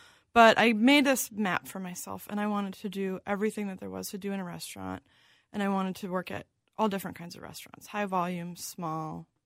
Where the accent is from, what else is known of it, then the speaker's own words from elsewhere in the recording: North St. Paul, Minnesota, United States; I grew up in North St. Paul, and I grew up in a family that we ate dinner every night.